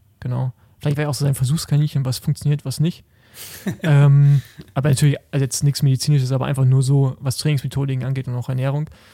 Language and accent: German; East Germany, Germany; Genau, also ich komme ja aus dem Osten